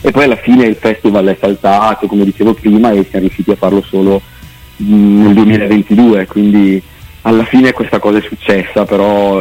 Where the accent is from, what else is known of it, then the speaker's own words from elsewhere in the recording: Brescia, Lombardy, Italy; Io sono di Brescia